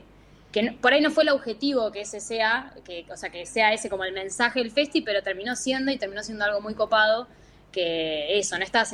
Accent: Mar del Plata, Buenos Aires Province, Argentina; now in La Plata, Argentina; Mudarme para mí a La Plata, yo soy de Mardel, eso hizo como un gran cambio

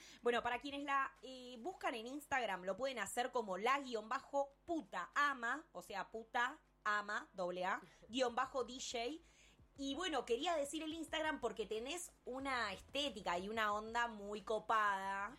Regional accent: Mar del Plata, Buenos Aires Province, Argentina; moved away; Yo soy una marplatense que vino a estudiar

